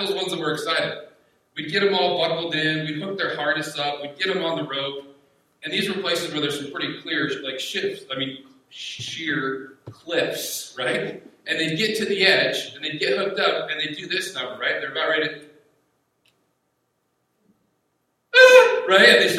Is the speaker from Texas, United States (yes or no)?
no; South Dakota, United States; So many of you know I grew up in South Dakota. If you've ever seen pictures of Mount Rushmore, that was pretty close to where I grew up.